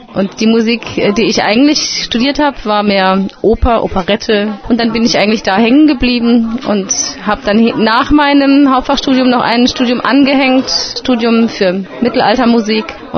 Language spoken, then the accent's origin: German; Freiburg, Baden-Württemberg, Germany; Ich bin die Sängerin dieser Gruppe. Ich komme aus Freiburg